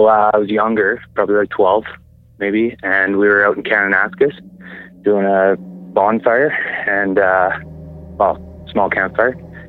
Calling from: Summerland, British Columbia, Canada; I'm calling from Summerland.

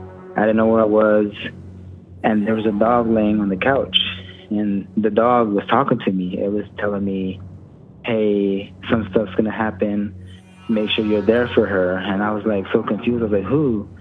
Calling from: Texas, United States; From Texas.

